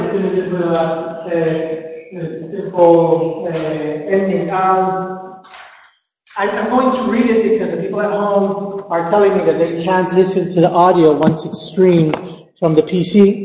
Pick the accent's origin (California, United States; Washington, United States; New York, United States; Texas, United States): New York, United States; also born or lived in Chicago; was actually born in Chicago, but that's basically irrelevant. My parents were from New York, and so I grew up in New York.